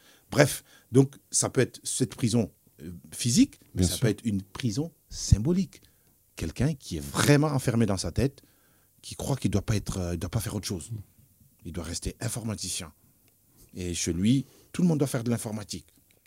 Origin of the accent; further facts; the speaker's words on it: Besançon, Bourgogne-Franche-Comté, France; je suis né, j'ai grandi à Planoise. Et Planoise, c'est vraiment mon paradis